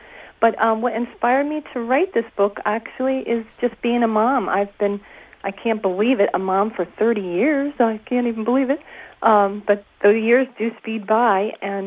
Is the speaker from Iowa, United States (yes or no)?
no; Connecticut, United States; Yes, I'm from Connecticut.